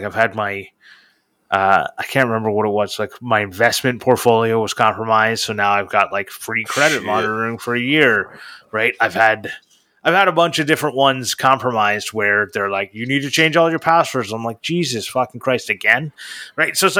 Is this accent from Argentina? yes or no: no; England, United Kingdom; or two people say Zed, right? Like, and we're both English.